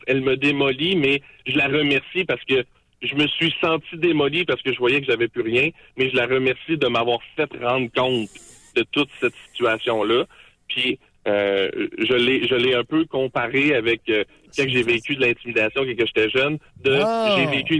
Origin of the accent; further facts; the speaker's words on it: Quebec, Canada; accent: Saguenay; now in Quebec City, Canada; vous déménagez à 13 ans du Saguenay au Québec